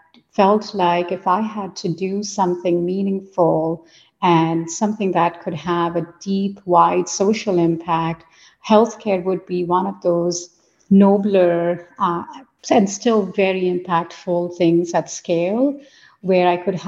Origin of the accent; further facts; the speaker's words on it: India; I grew up in India. I'm a child, of the 80s.